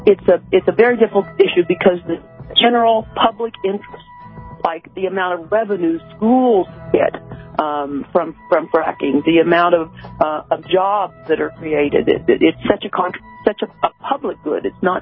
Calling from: Texas, United States; I'm speaking here from Texas, where we're known for loving our oil and gas industry and respecting it

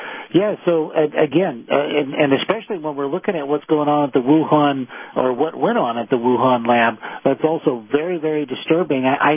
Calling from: Nyack, New York, United States; calling from Nyack.

